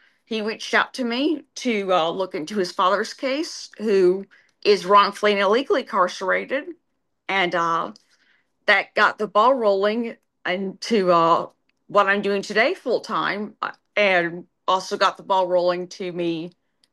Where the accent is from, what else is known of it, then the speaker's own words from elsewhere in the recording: Alabama, United States; Thank you so much for the very sweet introduction. I'm from Alabama.